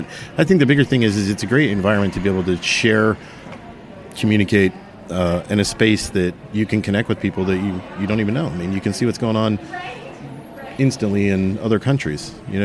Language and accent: English; Salt Lake City, Utah, United States; So I grew up in Salt Lake City, Utah.